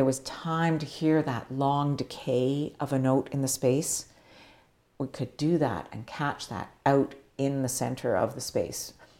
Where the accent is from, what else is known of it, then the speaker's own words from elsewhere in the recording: Toronto, Ontario, Canada; a sheltered little girl growing up in Toronto in the late 50s, early 60s